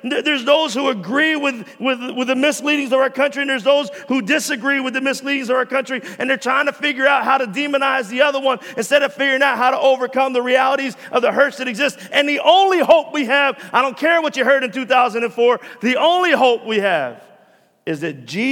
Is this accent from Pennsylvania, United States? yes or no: yes; Philadelphia, Pennsylvania, United States; I'm a Raiders fan, but I'm from Philly, though.